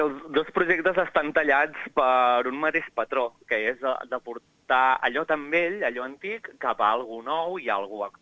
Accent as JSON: {"language": "Catalan", "town": "Sallent", "region": "Catalonia", "country": "Spain", "tie": "born or raised there", "said": "la colla gegantera del meu poble, que és Sallent, a la comarca del Bages."}